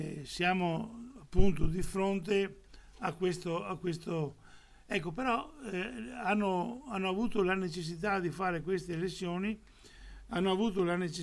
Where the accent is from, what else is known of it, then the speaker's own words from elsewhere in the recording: Veneto, Italy; È un sistema che noi abbiamo conosciuto come Veneti anche nel 1866 con la questione del referendum truffa per l'annessione del Veneto all'Italia.